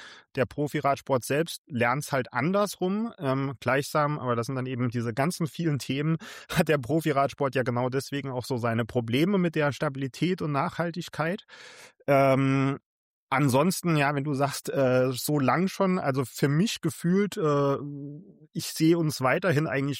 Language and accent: German; Saarland, Germany; Und das halt als Saarländer in Flandern